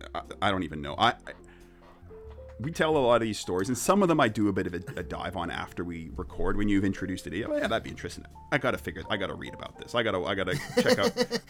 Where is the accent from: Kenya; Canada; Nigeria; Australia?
Canada; but growing up in Canada